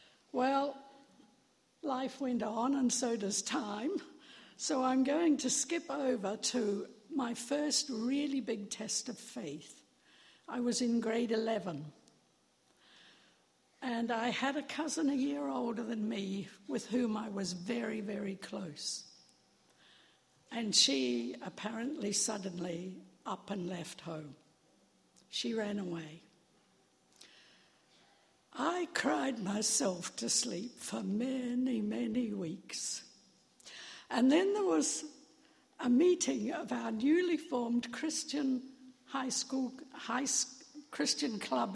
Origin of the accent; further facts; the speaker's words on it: New Zealand; Down in the South Pacific, I grew up in New Zealand.